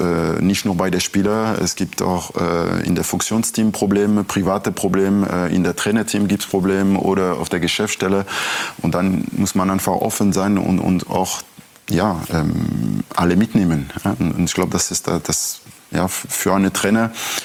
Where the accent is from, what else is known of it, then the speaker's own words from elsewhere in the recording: Strasbourg, Grand Est, France; German is a second language; Racing Straßburg, das ist mein Heimatverein, das ist meine Stadt, wo ich aufgewachsen bin